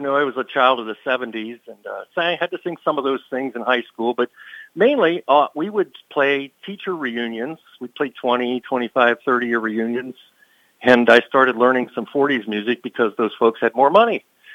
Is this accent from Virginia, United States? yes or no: no; Pennsylvania, United States; now in Wisconsin, United States; Growing up in Pennsylvania, I was in a community. There were eight communities in my high school, so yeah, I have.